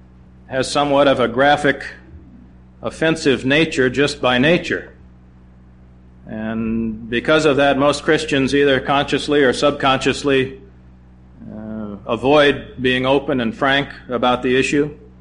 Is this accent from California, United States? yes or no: no; Slidell, Louisiana, United States; I'm from Slidell, Louisiana.